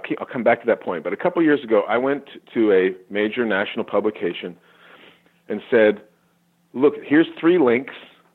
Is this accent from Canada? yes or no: yes; Canada; now in United States; I was raised in Canada and this, and I had this very kind of un-American childhood in a way. But here I am living in America